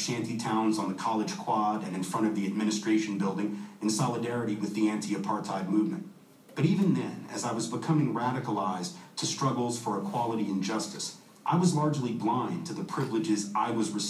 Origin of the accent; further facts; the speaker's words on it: Nashville, Tennessee, United States; I grew up in the South in Nashville, Tennessee, and at a very early age, I figured out that race mattered.